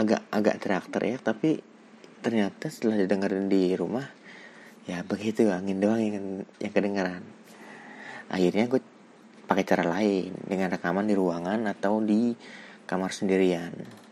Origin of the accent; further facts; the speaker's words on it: Bekasi, West Java, Indonesia; Jadi, gue ini kan anak Bekasi, terus kerjanya di Jakarta gitu kan.